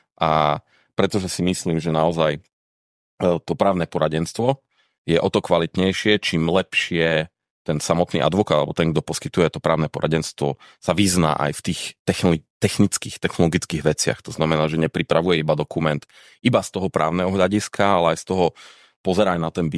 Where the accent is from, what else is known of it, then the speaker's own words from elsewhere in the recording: Košice, Košice Region, Slovakia; moved away as an adult; also born or lived in Prague; Ja som teda z Košic priamo a som si povedal, že asi by to bola lepšia experience študovať niekde, byť na internáte a podobne.